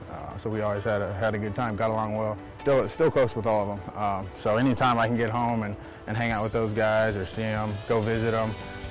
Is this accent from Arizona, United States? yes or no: no; Knoxville, Tennessee, United States; I mean, for the most part, I grew up in Knoxville, Tennessee. Nothing too crazy, you know, played outside a lot.